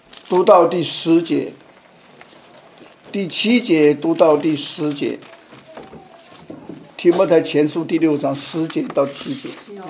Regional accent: Sichuan, China; 因为我是四川人，那个天津的四川同乡会又给了一份奖学金给我

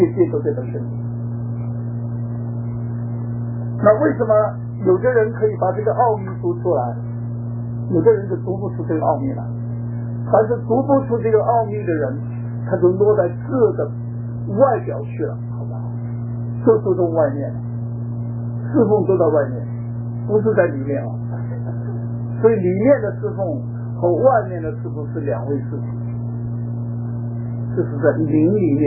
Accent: China

